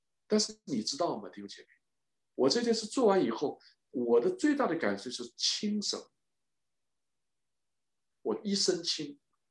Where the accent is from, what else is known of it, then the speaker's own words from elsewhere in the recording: China; 我在中国大陆从小生活在那里，习惯了讲谎话